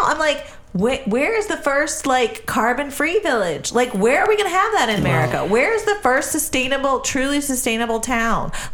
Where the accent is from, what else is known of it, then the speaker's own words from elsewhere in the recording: Blacksburg, Virginia, United States; Look, folks, just remember, I grew up in Blacksburg. My dad worked at Virginia Tech, so...